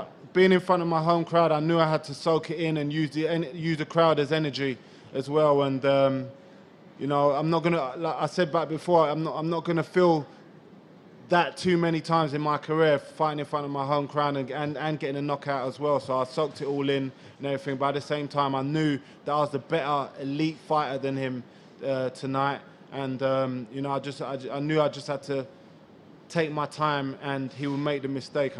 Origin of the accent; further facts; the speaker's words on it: London, United Kingdom; It was great to deliver devastating KO in front of my hometown crowd in London.